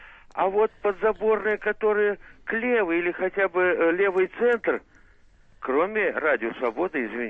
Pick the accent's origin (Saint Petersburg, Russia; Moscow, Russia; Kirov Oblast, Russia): Saint Petersburg, Russia; из Петербурга.